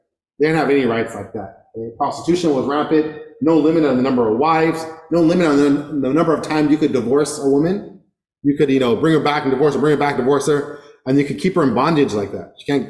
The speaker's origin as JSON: {"language": "English", "country": "Pakistan", "said": "Just because another person is Pakistani, I'm Pakistani, doesn't mean he's always right."}